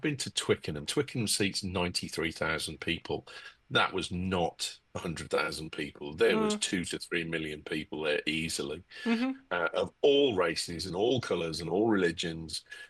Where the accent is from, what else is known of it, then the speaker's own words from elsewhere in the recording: Singapore; I'm still Singaporean.